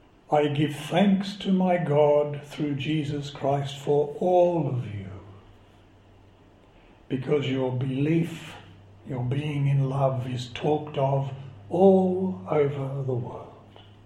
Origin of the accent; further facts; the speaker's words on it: Australia; I'm an Australian Catholic, but that's what it's trying to say.